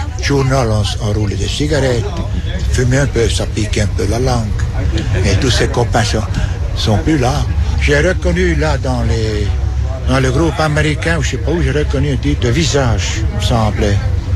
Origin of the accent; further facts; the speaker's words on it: Burtorf, Bern, Switzerland; moved away as an adult; Et le 16 décembre 36, je suis parti de Burtorf, c'est dans l'Emmental, près de Berne. Je suis parti.